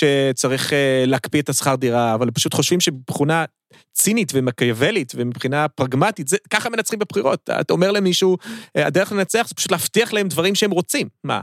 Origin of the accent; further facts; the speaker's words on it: Philadelphia, Pennsylvania, United States; also born or lived in New York, United States; אני אף פעם לא גרתי באמת בניו יורק. אני אומנם נולדתי בניו יורק, אבל אחרי זה עברנו לפילדלפיה, ואני, תכלס, הזהות שלי היא של פילדלפיה.